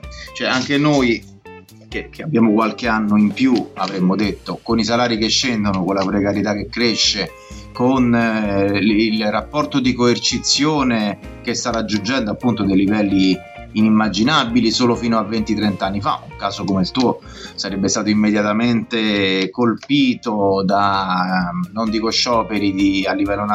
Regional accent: Rome, Lazio, Italy; accent: Roman; abito a Roma, si deduce dal mio accento

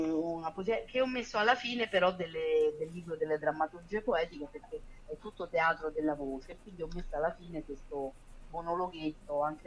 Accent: Emilia-Romagna, Italy; born there; also born or lived in Cerveteri; now in Rome, Italy; non mi sento laziale, anche se sono a Roma e sono nata sull'Appennino emiliano, ma sono stata appunto a Marzapotto, non posso dire di essere un poeta emiliano

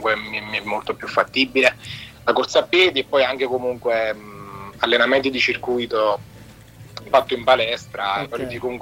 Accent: Montematese, Campania, Italy; io sono di Montematese, provincia di Caserta

